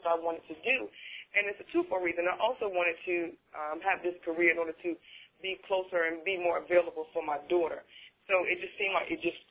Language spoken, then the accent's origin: English; Norfolk, Virginia, United States; now in Chesapeake, United States; I'm born and raised in Norfolk. I'm like Norfolk is like is a part of me. I just moved out here to Chesapeake, so I'm not too familiar.